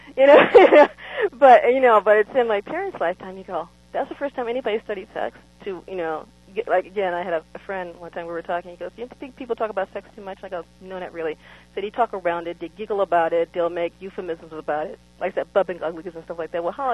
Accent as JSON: {"language": "English", "country": "United States", "said": "as an American, it's very easy to see in Americans that we have a very small window of memory"}